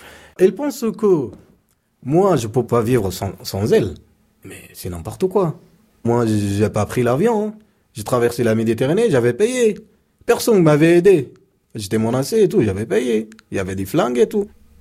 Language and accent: French; Sudan; French is a second language; now in France; Moi, je suis soudanais, je viens du Soudan. En France, je suis arrivé le 7 août 2016.